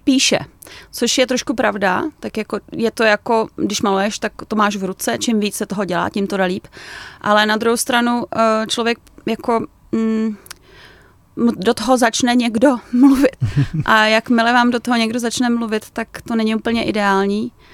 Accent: Prague, Czechia; Tak Bydlím v Nuslích, já jsem z Nuslí.

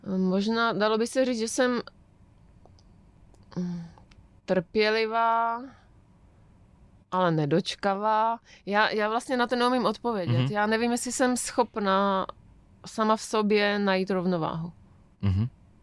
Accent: České Budějovice, South Bohemian Region, Czechia; born there; Byť jsem tedy rodačka z Českých Budějovic, tak se přiznám, že to město nevnímám jako svůj domov a ani jsem to tak asi od dětství necítila. Mým domovem je jedna malinká vesnička, kde žije asi 10 obyvatel a je to přesně na rozhraní Třeboňska

